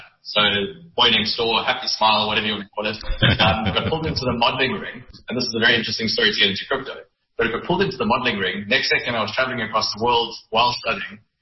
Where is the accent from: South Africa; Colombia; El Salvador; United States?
South Africa; And as a South African as well, you know, you obviously face exchange control issues